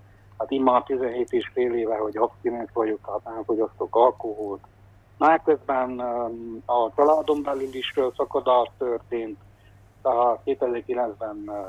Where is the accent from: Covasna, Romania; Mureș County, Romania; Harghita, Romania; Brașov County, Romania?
Covasna, Romania; Kézdivásárhely; Igen, 1971-ben születtem Kézdivásárhelyen. Itt végeztem az 1-8 osztályt, majd középiskolai tanulmányaimat Nagyszebenben az akkori egészségügyi szaklíceumban végeztem